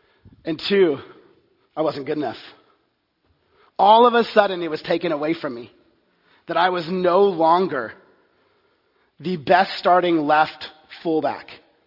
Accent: Texas, United States; I grew up in Texas. And one of the things as being a sport athlete in Texas is that you were always after one thing, a Letterman jacket.

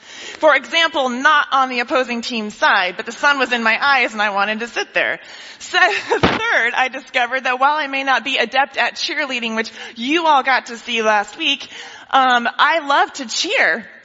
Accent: DR Congo; Now, maybe it was growing up in the Congo or my personal ineptitude with sports.

